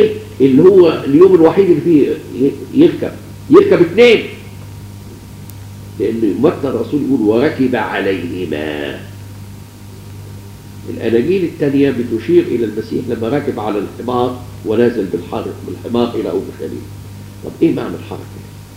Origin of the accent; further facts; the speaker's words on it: Egypt; وإحنا منهم كمصريين والإنجليز والفرنسويين وكل شعوب العالم الأخرى